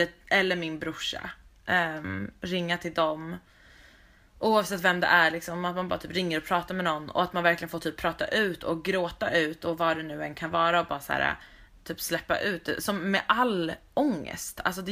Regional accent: Stockholm, Stockholm County, Sweden; medans mina kompisar hemma i Stockholm bara liksom, helt plötsligt var de typ vuxna

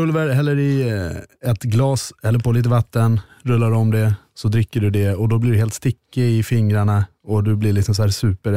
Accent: Dalarna County, Sweden; Vi hade också det gammal krog i Dalarna, kan jag säga. Där jag är ifrån.

